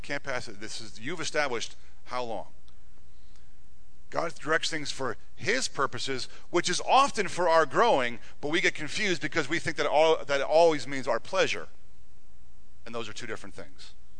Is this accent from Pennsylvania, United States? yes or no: yes; Jim Thorpe, Pennsylvania, United States; Look, I grew up living in Jim Thorpe. I worked in Jim Thorpe for 20 years